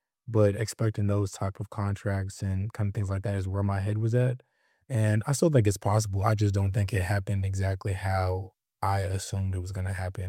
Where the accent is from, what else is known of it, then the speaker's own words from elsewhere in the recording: Georgia, United States; originally born and raised in Georgia.